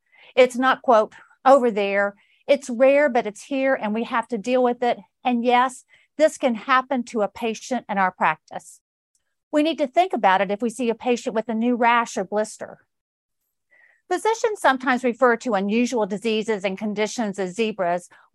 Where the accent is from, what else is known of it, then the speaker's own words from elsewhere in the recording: Georgia, United States; Florida, my home state of Georgia, and also Texas.